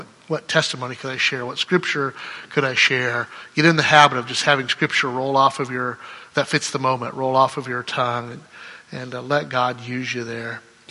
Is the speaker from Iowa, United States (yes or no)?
yes; Iowa, United States; he's from Mexico, I'm from Iowa.